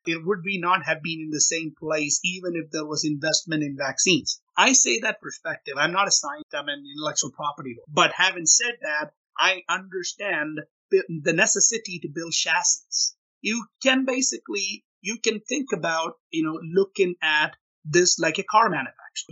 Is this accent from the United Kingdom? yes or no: no; India; I grew up in India, right?